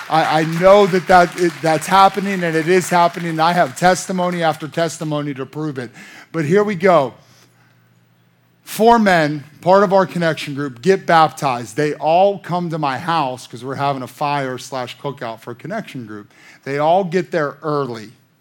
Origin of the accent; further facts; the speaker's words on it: McKeesport, Pennsylvania, United States; Listen, I'm from McKeesport, White Oak. You can take the boy out of McKeesport, but you can't take the McKeesport out of the boy, okay?